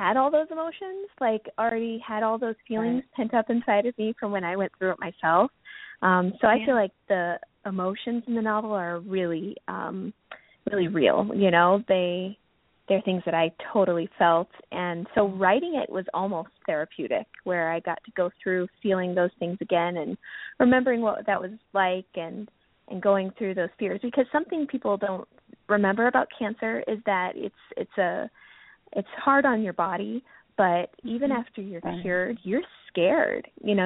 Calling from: Chicago, Illinois, United States; Well, I'm calling from Chicago. Well, kind of the north suburbs of Chicago, and I've lived here most of my life.

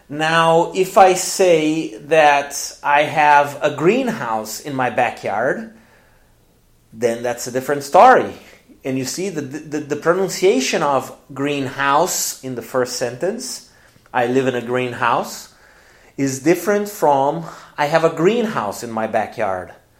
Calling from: Porto Alegre, Rio Grande do Sul, Brazil; English is a second language

